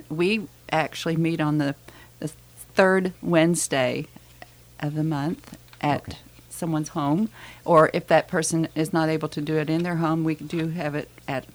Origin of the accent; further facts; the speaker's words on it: Oklahoma, United States; I grew up in Oklahoma, and my mother took me to meetings with her.